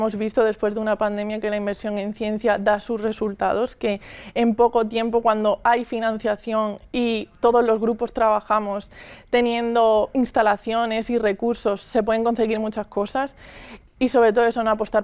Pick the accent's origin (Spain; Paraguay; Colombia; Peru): Spain; Seville, Andalusia; now in Valencia, Spain; yo soy de Sevilla y me desplacé a Valencia